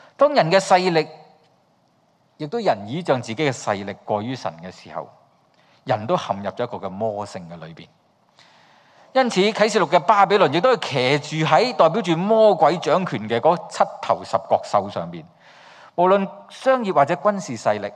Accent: Hong Kong; 我们作为香港人

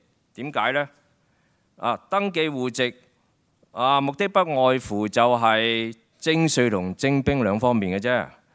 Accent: Hong Kong; 对我哋呢班喺香港出世嘅人，我哋或者冇呢种咁嘅乡情乡愁啊，但其实我哋早就当呢个我哋嘅城市啦，系我哋嘅乡下嚟噶

